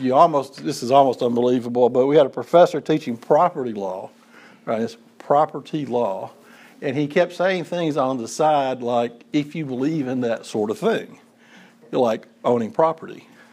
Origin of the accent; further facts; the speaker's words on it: Russellville, United States; I grew up in Russellville, and so I am as enculturated in Church of Christness as one can be, okay?